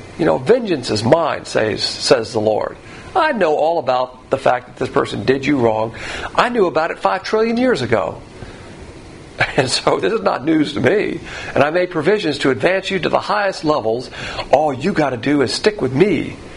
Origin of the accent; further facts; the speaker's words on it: the South, United States; Now, of course, as a Southerner, if I see a woman out there panhandling, I'll succumb to it more than a man.